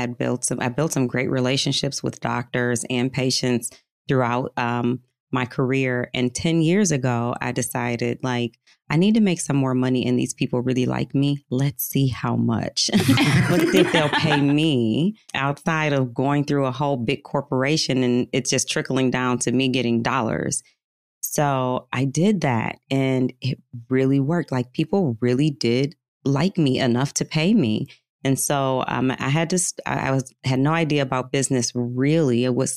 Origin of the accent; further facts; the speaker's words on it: Farmington Hills, Michigan, United States; yeah, I'm from Detroit. So that's like our Metro Detroit area.